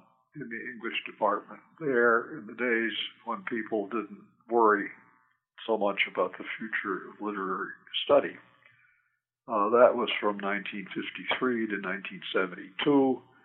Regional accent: New York, United States; But I grew up mostly in the North. In upstate New York, my father was a college and university administrator

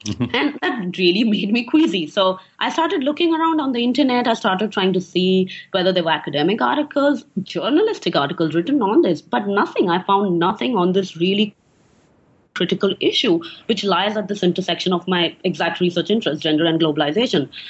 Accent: India; moved away as an adult; also born or lived in United States / Lebanon; now in Cape Town, South Africa; I was born and raised in India, but I've been traveling for a while now and lived part of my life in the United States, where I did my doctoral studies. Then I went for my postdoc work to Lebanon, and I lived in North Lebanon for 2-3 years.

